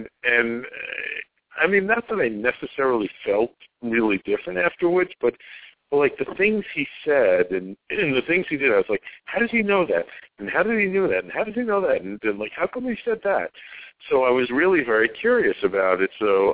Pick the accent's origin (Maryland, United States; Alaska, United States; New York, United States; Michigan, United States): New York, United States; Bronx; he knew I grew up in the Bronx